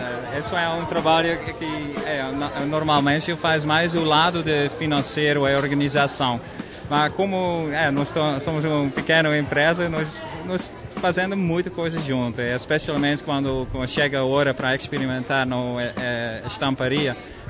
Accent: Amsterdam, North Holland, Netherlands; Portuguese is a second language; moved away as an adult; now in Brazil; Eu sou holandês, eu sou de Amsterdã.

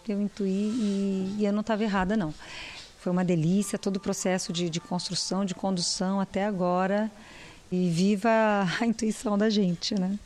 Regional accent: South Region, Brazil; now in São Paulo, Brazil; Eu sou do Sul, esse ano eu estou completando 20 anos em São Paulo.

